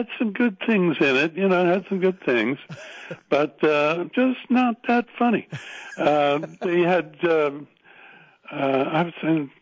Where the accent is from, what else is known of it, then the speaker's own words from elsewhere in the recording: Canada; But the British government wouldn't let me work in England. And that really, really got to me because I'm Canadian.